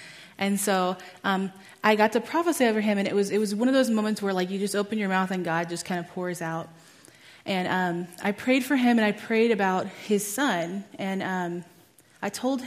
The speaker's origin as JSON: {"language": "English", "region": "Texas", "country": "United States", "said": "I'm from Texas, and I'm a second-year student at GSSM."}